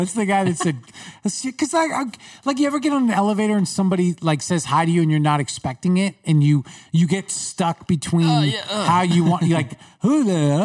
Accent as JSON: {"language": "English", "region": "New York", "country": "United States", "tie": "born or raised there", "said": "Growing up in New York, it's like, you're weird if you say."}